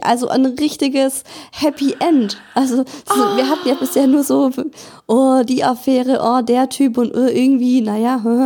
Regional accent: Cologne, North Rhine-Westphalia, Germany; Ich bin zurück in meine Heimat nach Köln gezogen und musste mit 33 Jahren bei Null anfangen

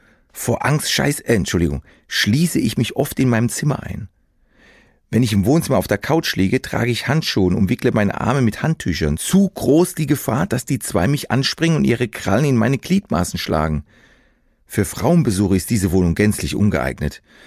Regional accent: Mannheim, Baden-Württemberg, Germany; Sein krasser Ludwigshafener Dialekt ist selbst für mich als Mannheimer kaum zu verstehen.

